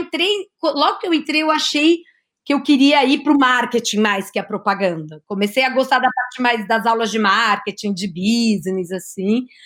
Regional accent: Mogi Mirim, São Paulo, Brazil; Eu sou do interior de São Paulo, caipira, de uma cidade chamada Mojimirim, uma cidade pequena perto de Campinas, ali.

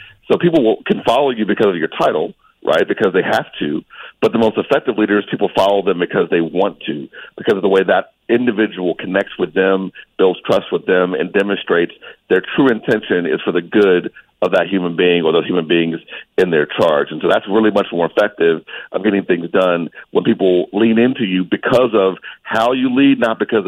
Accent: Pittsburgh, Pennsylvania, United States; born there; now in Charlotte, United States; So I'm in Charlotte, North Carolina now. Been a long, winding road to Charlotte. I was born in Pittsburgh.

